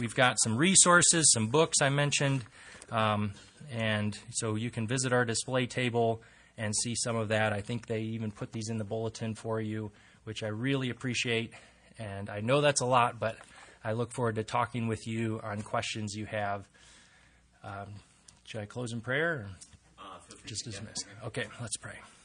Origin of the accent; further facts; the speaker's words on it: Sandusky, Michigan, United States; And I grew up in Sandusky, Michigan, going to Croswell, Michigan.